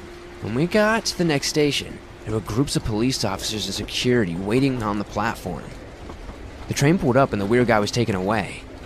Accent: California, United States; now in Northern Ireland, United Kingdom; I was from California, and he was from Northern Ireland. I moved to the north coast of Northern Ireland to be closer to him.

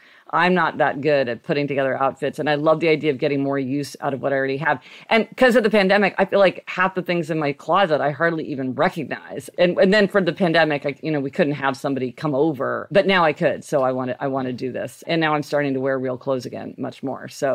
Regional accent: Kansas City, Missouri, United States; I grew up driving in Kansas City. It's a lot easier to drive in Kansas City than in New York City.

